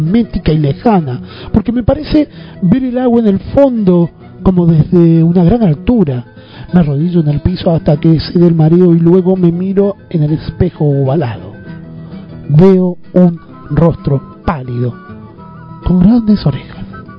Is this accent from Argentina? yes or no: yes; Argentina; aunque yo nunca salí de la Argentina.